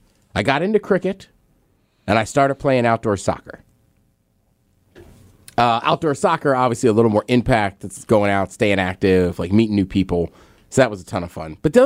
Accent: Maryland, United States; Yeah, I'm from Maryland.

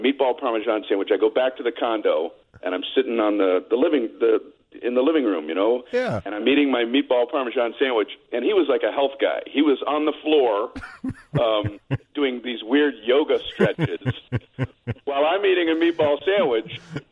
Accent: Miami, Florida, United States; There was a comedy club that opened near where I grew up. I grew up in Miami, Florida.

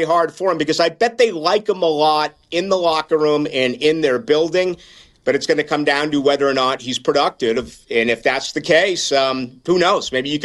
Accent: Boston, Massachusetts, United States; I am from Boston and I follow the New England Patriots.

